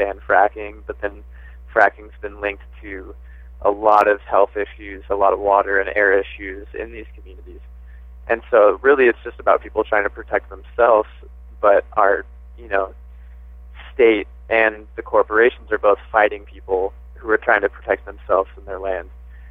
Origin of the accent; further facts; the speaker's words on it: Washington, United States; You know, I grew up in Washington in this nice green bubble, and so it kind of opened my eyes to a lot of things.